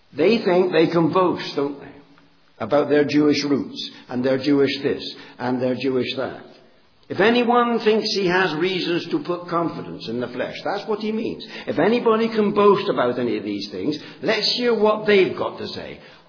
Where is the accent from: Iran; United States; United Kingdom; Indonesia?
United Kingdom; England; I'm English.